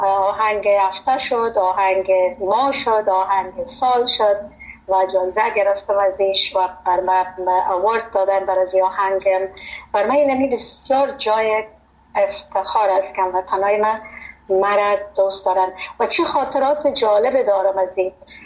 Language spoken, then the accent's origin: Persian; Afghanistan; moved away; من بسیار از افغانستان سابقا برامدین هیچ چیزی از مملکت به یادم نیست